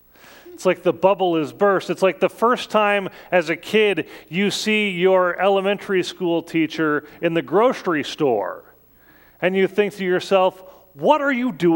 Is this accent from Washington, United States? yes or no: no; Sioux City, Iowa, United States; Growing up in the Morningside Reformed Church in Sioux City, Iowa, there were gods in the congregation.